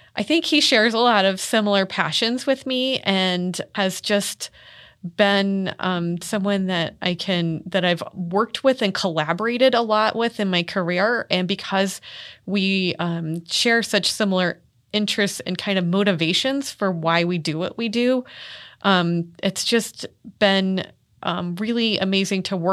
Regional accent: Indiana, United States; Growing up in Indiana, we have rivers and streams everywhere.

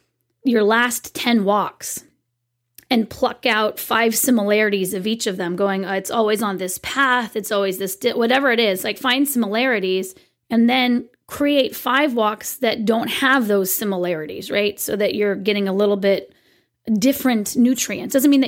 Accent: California, United States; I am such a Californian.

